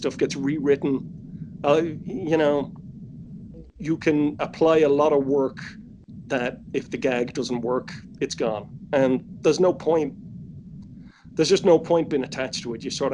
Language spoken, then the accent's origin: English; Ireland; now in Los Angeles, United States; I'm in Los Angeles, but I'm Irish.